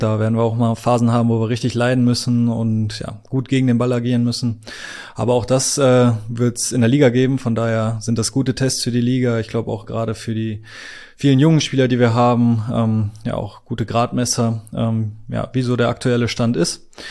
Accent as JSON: {"language": "German", "region": "North Rhine-Westphalia", "country": "Germany", "said": "ich glaube, gerade als Ostwestfale, wo man jetzt nicht so viele Berge gewohnt ist in seinem Leben"}